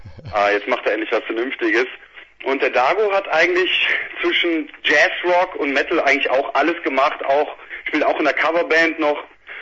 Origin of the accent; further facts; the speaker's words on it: Cologne, North Rhine-Westphalia, Germany; Wir kommen aus Köln, jawohl.